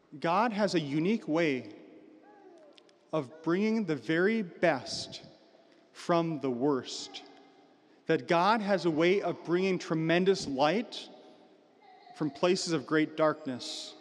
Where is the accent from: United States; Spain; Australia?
United States; Williston; It's kind of like being from Williston. People are always surprised that I'm from Williston.